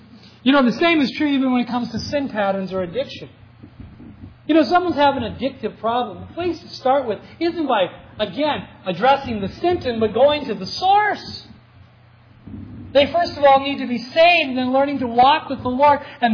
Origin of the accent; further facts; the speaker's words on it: Minnesota, United States; Growing up on the Iron Range, in which they haven't had a Republican representative in a century.